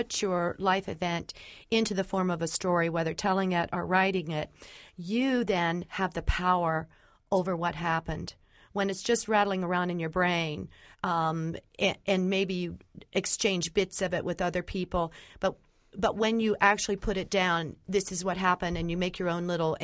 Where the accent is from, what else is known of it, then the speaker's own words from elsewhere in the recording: Columbus, Ohio, United States; I grew up here in Columbus. I grew up on the West Side, and I often talk about clothesline therapy.